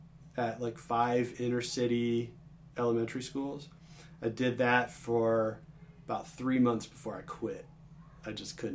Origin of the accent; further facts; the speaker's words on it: Dartmouth, Massachusetts, United States; I grew up in Massachusetts. Okay. Went to UMass Dartmouth for my undergraduate degree. Went to Dartmouth High School. I stayed in the same town, you know.